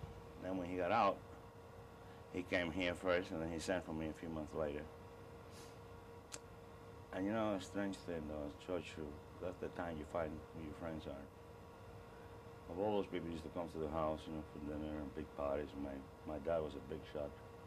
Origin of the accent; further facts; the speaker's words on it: Cuba; You know, my dad was mayor of my hometown in Cuba.